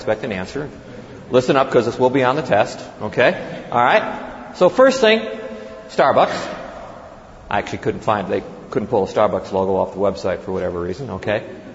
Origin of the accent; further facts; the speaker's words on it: Indianapolis, Indiana, United States; For example, I'm from Indianapolis.